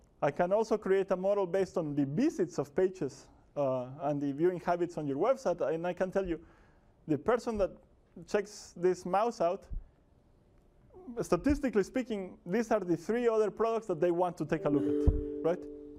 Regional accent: Guatemala; So when I was a kid, I'm from Guatemala, and in Guatemala, when I was a kid, there were three TV channels.

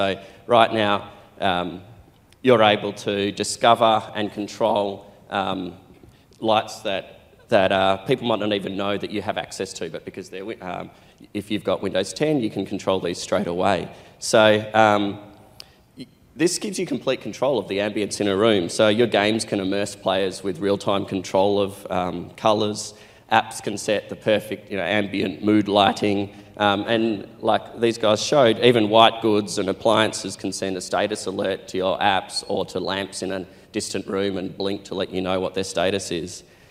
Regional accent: Australia; accent: Aussie; she's been learning my Aussie accent, and she's been doing pretty well

